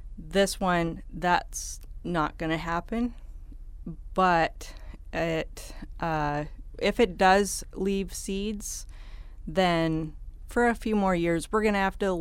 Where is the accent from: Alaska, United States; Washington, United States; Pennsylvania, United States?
Alaska, United States; Homer; also born or lived in Anchor Point; I grew up in Homer and Anchor Point. My dad owns the Anchor Point greenhouse